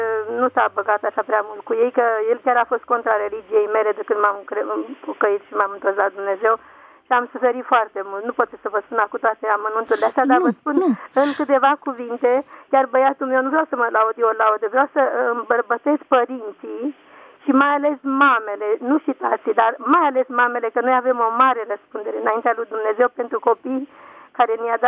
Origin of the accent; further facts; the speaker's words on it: Voluntari, Ilfov, Romania; sunt din Voluntari